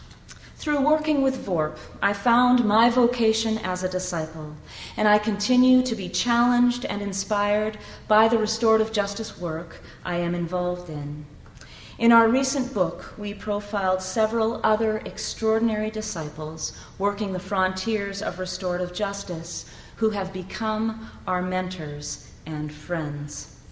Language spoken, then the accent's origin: English; the Prairies, Canada; I grew up Mennonite in the Canadian prairies